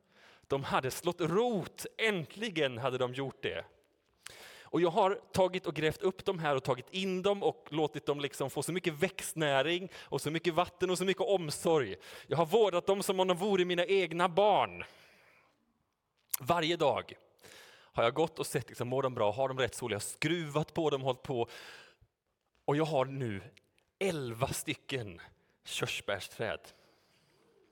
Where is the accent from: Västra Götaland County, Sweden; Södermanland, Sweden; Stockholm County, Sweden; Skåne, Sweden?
Västra Götaland County, Sweden; Uddevalla; Jag har gjort det hemma där jag bodde när jag var liten på Sunningen i Uddevalla.